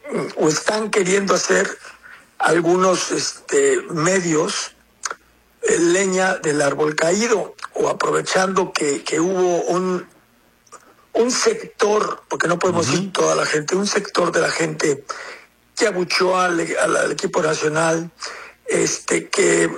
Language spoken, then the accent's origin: Spanish; Mexico; Somos mexicanos, es nuestro país, es nuestra selección